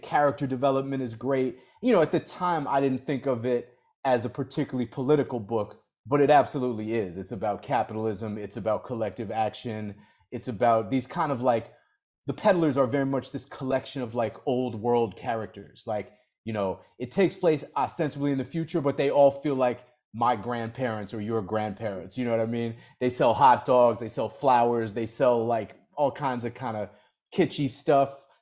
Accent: Boston, Massachusetts, United States; also born or lived in New York; I did live in New York for about 15 years. You know, I grew up in the Boston area.

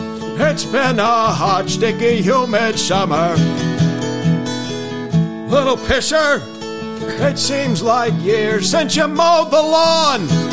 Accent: Cleveland, Ohio, United States; So I come from Cleveland, and that's the polka capital of the world.

